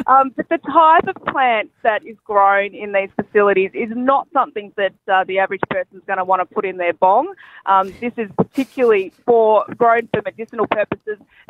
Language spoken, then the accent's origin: English; Benalla, Victoria, Australia; very strong women coming out of Benalla and very proud to have been born and bred and still call Benalla my hometown.